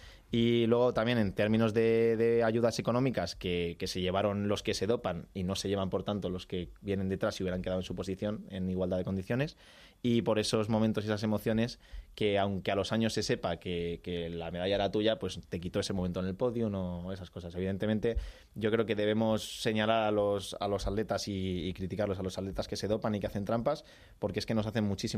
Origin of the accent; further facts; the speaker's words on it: Spain; terminé siendo el cuarto español